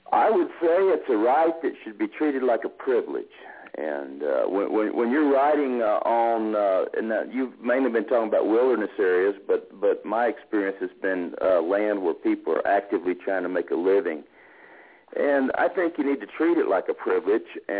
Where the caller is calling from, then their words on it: Cimarron, New Mexico, United States; from Cimarron, New Mexico.